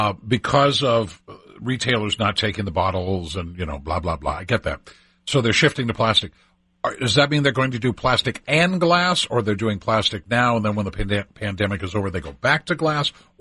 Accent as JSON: {"language": "English", "region": "Maine", "country": "United States", "said": "hell no, I'm a hick from Maine, and I'm proud of that."}